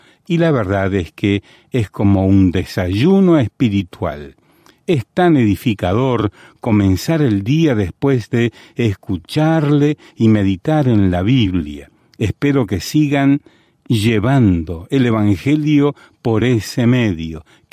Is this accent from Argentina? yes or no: no; Dominican Republic; now in New York, United States; desde la República Dominicana. Yo soy dominicano.